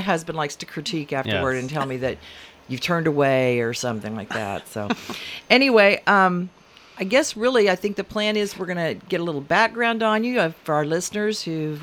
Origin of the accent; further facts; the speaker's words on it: Broken Arrow, Oklahoma, United States; born there; I was born in Broken Arrow, so